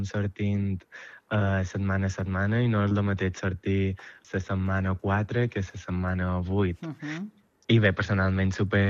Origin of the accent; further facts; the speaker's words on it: Albacete, Castilla-La Mancha, Spain; born there; now in Silla, Spain; la meva família és del mateix poble, és de Ossà de Montiel, d'Albacete, i bé, jo vaig néixer a Albacete